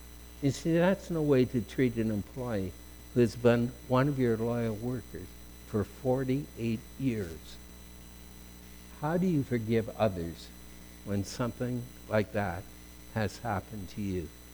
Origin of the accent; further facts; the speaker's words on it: London, Ontario, Canada; one of my close friends when I grew up in London, Ontario.